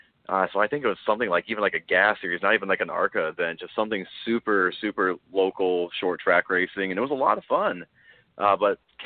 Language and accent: English; Newton, Iowa, United States; It's literally become my second home anytime I come back to go back to my hometown of Newton.